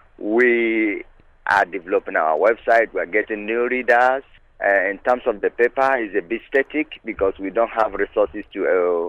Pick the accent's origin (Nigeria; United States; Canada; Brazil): Nigeria; now in Ireland; I'm originally from Nigeria. I'm here over 14 and a half years.